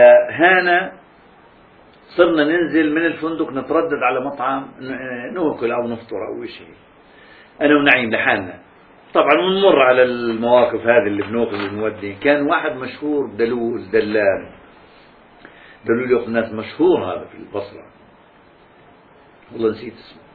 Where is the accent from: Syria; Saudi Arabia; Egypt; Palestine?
Palestine; قلت له فلسطيني خير يا شو بدك